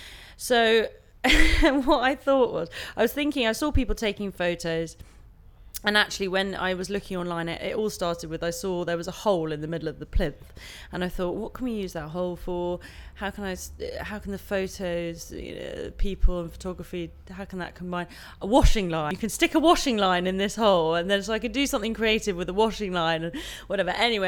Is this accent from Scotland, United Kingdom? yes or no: no; Farnham, South East England, United Kingdom; the 24th of the 9th, 78, and I'm from Farnham in Surrey.